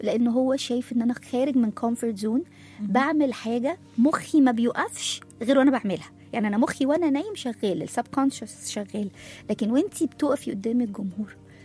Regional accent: Egypt; وطبعا احنا كمصريين، انا مش كلنا بنجيد اللغه العربيه الفصحى

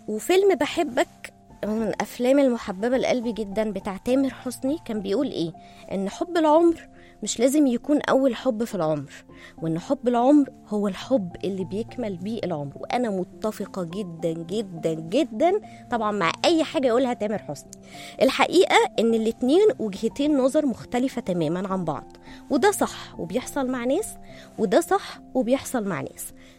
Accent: Egypt; زمان كمان كانوا بيقولوا مثل كده معروف عندنا في مصر

